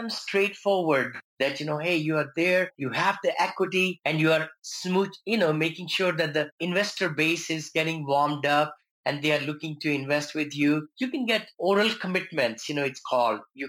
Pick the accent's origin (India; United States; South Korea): India; moved away; all the great motivators, you know, who have shaped my life over the last 40 years since I came from India.